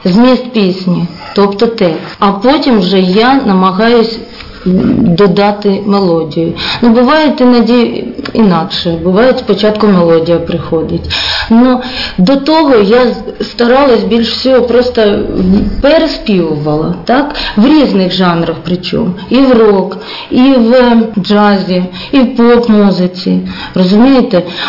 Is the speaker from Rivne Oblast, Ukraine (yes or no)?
no; Hrebinka, Poltava Oblast, Ukraine; Так, да, тому що це моє рідне місто.